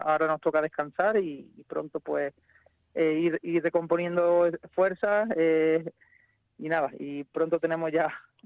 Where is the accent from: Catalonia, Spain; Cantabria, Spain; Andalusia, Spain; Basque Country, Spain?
Andalusia, Spain; Puente Genil; yo soy de aquí, de Puente Genil. Es un reto el continuar una temporada más defendiendo mi pueblo